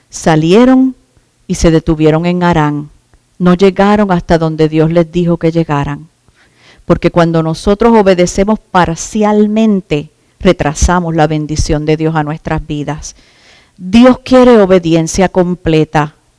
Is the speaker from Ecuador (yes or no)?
no; Puerto Rico; Ya no se trata de que yo soy puertorriqueña. Ya a mí eso no me importa, que lo soy y a orgullo.